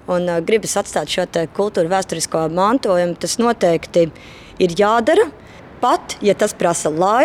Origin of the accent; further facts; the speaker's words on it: Riga, Latvia; man kā rīdziniece ir liels prieks un lepnums